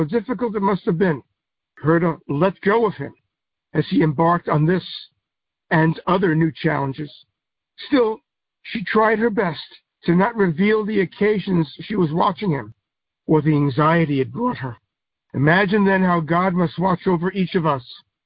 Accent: Cincinnati, Ohio, United States; Baltimore and then out going out west to come back home to Cincinnati.

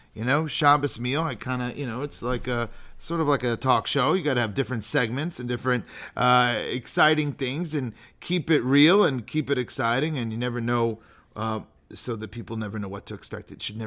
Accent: Napa, California, United States; I remember growing up in Napa and seeing these beautiful, or near Napa, and seeing these beautiful vineyards

